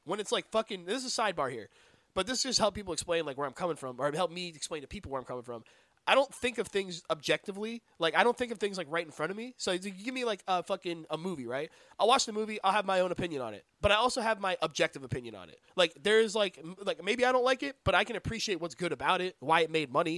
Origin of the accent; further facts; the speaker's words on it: United States; So, I'm American. Costco is a very American thing.